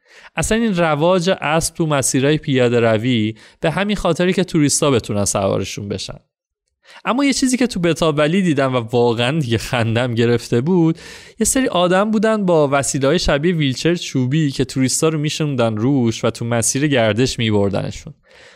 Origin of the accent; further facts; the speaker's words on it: Iran; اومد پرسید که اهل کجایی و تا گفتم ایران